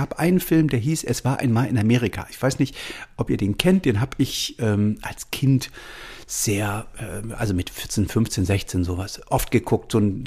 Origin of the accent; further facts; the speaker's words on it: Halle, Saxony-Anhalt, Germany; Und ich bin ja aus Sachsen-Anhalt ursprünglich und bin in Halle an der Saale aufgewachsen.